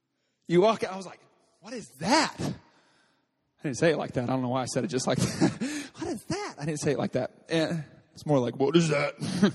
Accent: Texas, United States; I'm from Texas, so we have things called Southern Living.

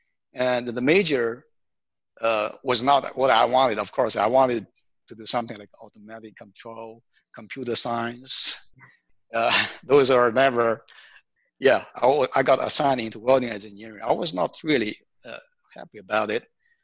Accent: China; now in United States; I grew up actually not in the U.S. I grew up in China.

